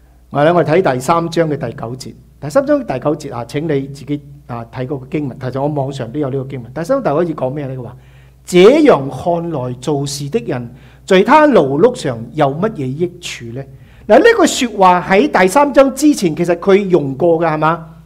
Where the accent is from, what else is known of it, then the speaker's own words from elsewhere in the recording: Malaysia; 大家知道我在马来西亚长大，基本上有三大宗教，在我成长过程有三大宗教